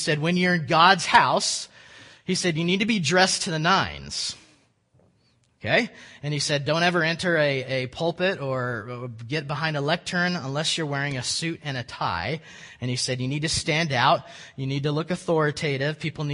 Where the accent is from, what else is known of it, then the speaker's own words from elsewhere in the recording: Oklahoma, United States; And I grew up in Northeast Oklahoma and more or less in a pretty informal church setting.